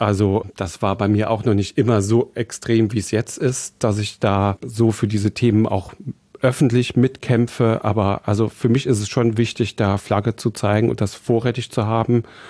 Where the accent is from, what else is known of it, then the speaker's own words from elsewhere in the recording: Trier, Rhineland-Palatinate, Germany; ich komme halt aus Trier Nord. Ich war der Erste in meiner Familie, der ein Abitur gemacht hat.